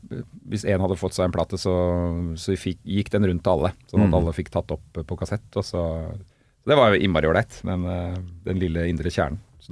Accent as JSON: {"language": "Norwegian", "region": "Oslo", "country": "Norway", "tie": "born or raised there", "said": "Men på Bogerud der jeg vokste opp, så var det jo utover på 80-tallet"}